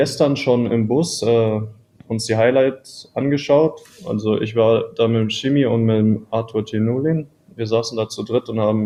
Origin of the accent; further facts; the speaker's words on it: Heidelberg, Baden-Württemberg, Germany; meine Heimatstadt Heidelberg